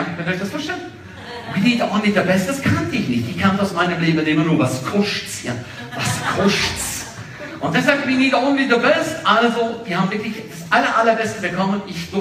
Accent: Switzerland; Ich bin in der Schweiz aufgewachsen. Ich bin aufgewachsen in einem Elternhaus, wo es mehr Verbote gab.

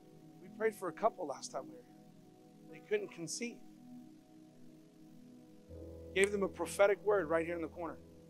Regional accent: Stockton, California, United States; I was 17 years old growing up in Stockton, California.

